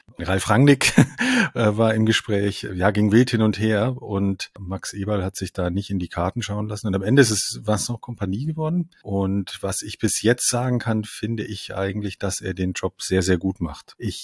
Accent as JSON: {"language": "German", "town": "Munich", "region": "Bavaria", "country": "Germany", "tie": "born or raised there", "lives_now": "Hamburg, Germany", "said": "Ich bin tatsächlich in München aufgewachsen, lebe aber mittlerweile in Hamburg schon über 20 Jahre"}